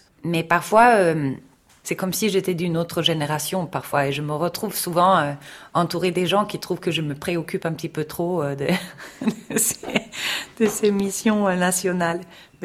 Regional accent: Sweden; j'ai grandi en Suède dans un univers, on va dire, très conscient politiquement.

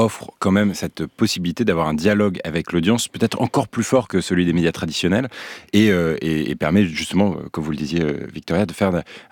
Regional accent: northern France, France; Moi je viens du nord de la France

